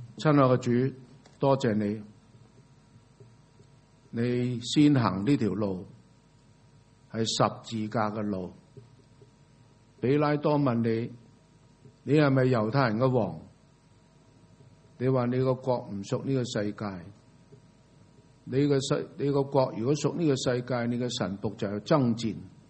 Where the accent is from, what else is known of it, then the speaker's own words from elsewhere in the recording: China; 我哋要关怀我哋中国人遍布世界各地啊